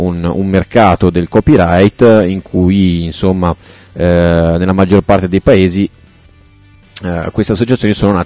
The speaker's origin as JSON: {"language": "Italian", "town": "Reggio Calabria", "region": "Calabria", "country": "Italy", "said": "io che sono di Reggio Calabria"}